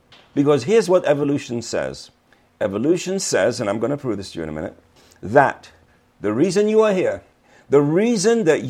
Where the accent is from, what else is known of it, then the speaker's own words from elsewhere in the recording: United Kingdom; I am actually British. I do. If I'm around British people, the accent is going to come back.